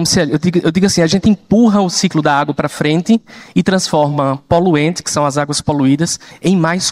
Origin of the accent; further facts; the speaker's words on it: Paraíba, Brazil; Eu nasci em 1980, eu nasci no semiárido, eu sou lá do sertão da Paraíba, a 500 quilômetros de João Pessoa.